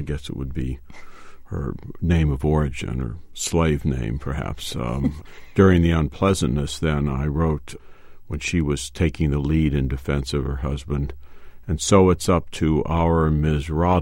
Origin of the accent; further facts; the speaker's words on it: Midwest, United States; It rhymes with tomato, of course, but I'm from the Midwest, and I can't bring myself to say tomato.